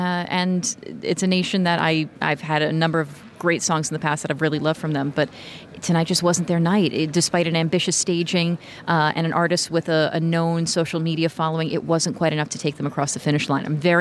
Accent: United States; from the United States.

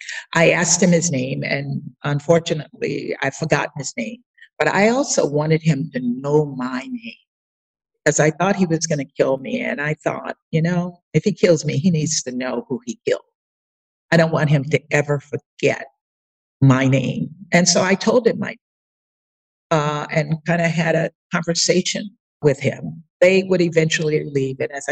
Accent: United States; now in Kenya; I'm not the person you're looking for. I'm an American. I live in Kenya.

